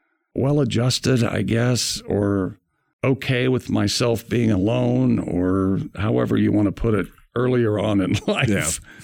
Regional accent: Indianapolis, Indiana, United States; And I go, no, I'm from Indianapolis, Doug.

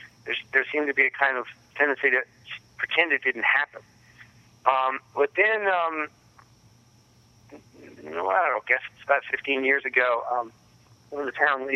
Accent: Memphis, Tennessee, United States; growing up in Memphis, I'd heard a million times about conspiracies

